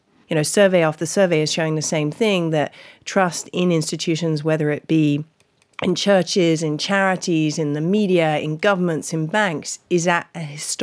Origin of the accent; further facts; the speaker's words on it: London, United Kingdom; also born or lived in United States; I came from London. I now live here.